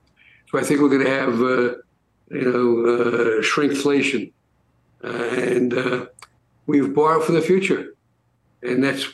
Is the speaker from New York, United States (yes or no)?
yes; New York City, New York, United States; I grew up in the Bronx, and there used to be an old man that came around with a carriage and a laundry bag full of pretzels.